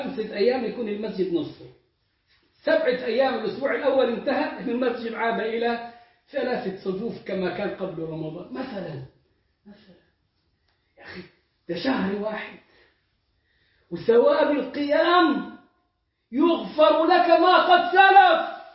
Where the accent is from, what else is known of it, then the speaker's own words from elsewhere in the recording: Egypt; لدرجة أنه يكاد يكون مثلا أغلى حج في العالم كان عندنا في مصر.